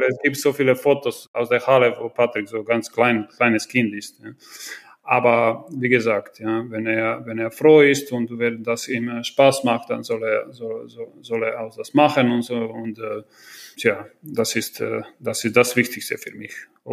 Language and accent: German; Rijeka, Primorje-Gorski Kotar County, Croatia; In meiner Heimatstadt Rijeka